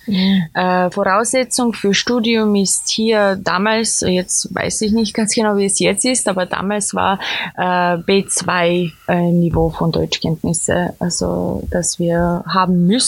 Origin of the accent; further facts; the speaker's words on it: Serbia; Also ich bin natürlich in Serbien aufgewachsen